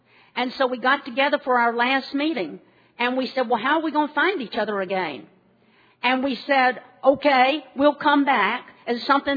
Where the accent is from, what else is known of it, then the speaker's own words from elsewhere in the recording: South Carolina, United States; I grew up in South Carolina, the codependent state.